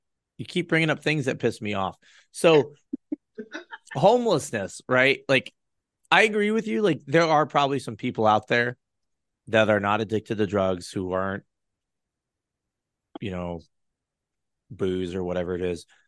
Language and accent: English; Denver, Colorado, United States; I'm from Colorado, and Denver is a fucking atrocious mess. I was just back there a couple days ago.